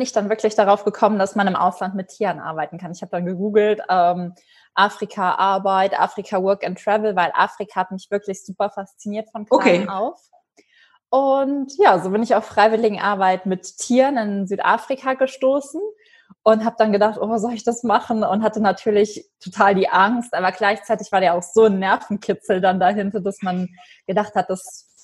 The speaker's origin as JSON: {"language": "German", "country": "Germany", "said": "Aber aufgrund von Corona sitze ich gerade in der Eifel fest. Also das ist im Westen von Deutschland, in der Nähe von der luxemburgischen Grenze. Das ist mein Heimatort und da bin ich jetzt auch gerade eben aufgrund der Pandemie."}